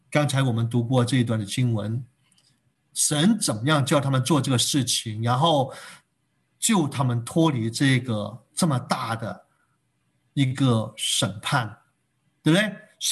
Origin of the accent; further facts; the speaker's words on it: Hong Kong; 我们香港人喜欢说很黑啊